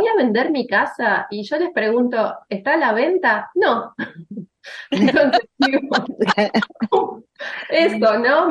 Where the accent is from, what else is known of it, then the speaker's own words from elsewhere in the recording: Rosario, Santa Fe, Argentina; Yo estoy en Rosario, yo soy de Rosario.